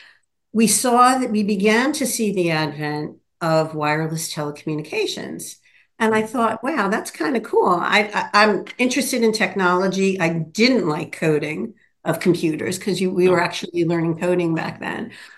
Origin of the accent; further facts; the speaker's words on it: New York, United States; also born or lived in Pennsylvania; But I'm raised in Rockland County, New York, which is about 20 miles north of New York City. So I'm a native New Yorker through and through.